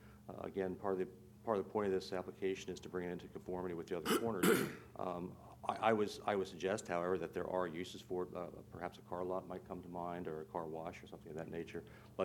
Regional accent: Laurel, United States; personally, I grew up in Laurel.

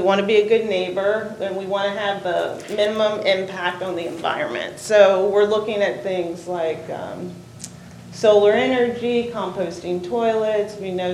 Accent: Herndon, Virginia, United States; Even though I'm from Herndon, I spent a lot of time in Millsboro.

